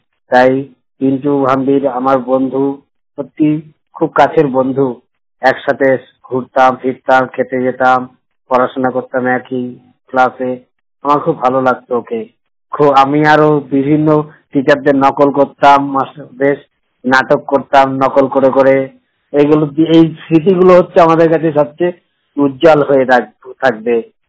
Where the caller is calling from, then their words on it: Krishnanagar, West Bengal, India; কথা বলছি কৃষ্ণগড় নদিয়া থেকে।